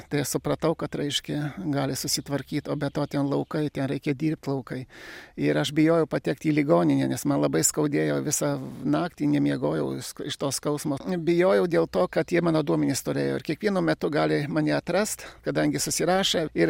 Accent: Podlaskie Voivodeship, Poland; koks aš lenkas, aš sakau, nesu lenkas, esu lietuvis. Na ir gyvenu savo etninėse lietuviškose žemėse.

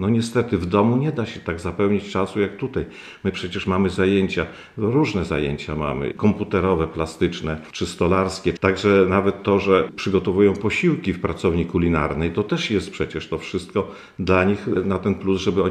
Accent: Supraśl, Podlaskie Voivodeship, Poland; Ja jestem supraślaninem. Urodziłem się tu w Suprasiu, tu mieszkam, no tu wróciłem po wielu latach.

